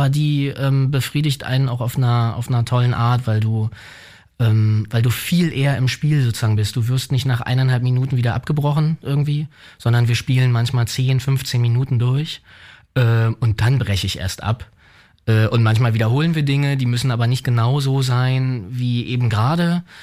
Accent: Berlin, Germany; vielleicht auch als Berliner

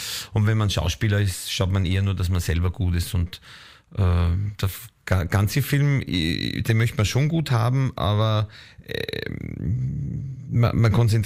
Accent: Upper Austria, Austria; born there; Und ich bin ja gebürtiger Oberösterreicher und das Mühlviertel ist die Gegend da an der Grenze zu Tschechien.

